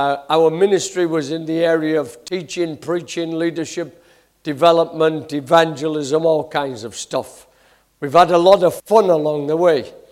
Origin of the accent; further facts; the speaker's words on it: Yorkshire and the Humber, United Kingdom; moved away as an adult; now in Canada; I'm from Yorkshire originally. I've forgotten how to talk like where I come from, but I was here until 1974. From 53 to 74, I was just Yorkshire born, Yorkshire bred